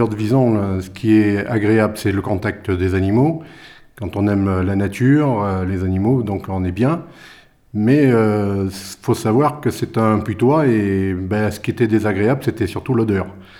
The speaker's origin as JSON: {"language": "French", "town": "Roumazières", "region": "Nouvelle-Aquitaine", "country": "France", "tie": "born or raised there", "said": "Donc, je suis né à Genouillac, en Charente, à côté de la localité où j'habite maintenant depuis toute ma vie, c'est-à-dire à Roumazières."}